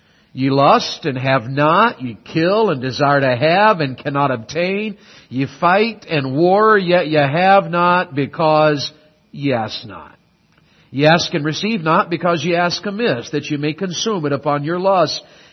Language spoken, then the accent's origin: English; Knoxville, Tennessee, United States; I grew up in Knoxville, and I'm a Tennessee Volunteer fan.